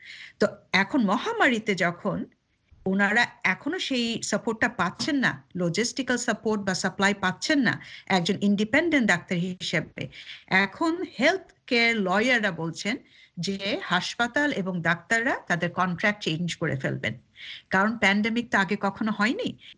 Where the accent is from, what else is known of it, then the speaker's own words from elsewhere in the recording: Bangladesh; now in United States; আমি নিজে একজন বাংলাদেশি লাইসেন্স ফিজিশিয়ান হিসেবেই বলছি